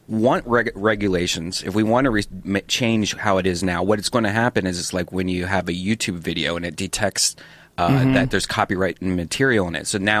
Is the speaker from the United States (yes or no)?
no; Ireland; No, I'm not. I'm Irish.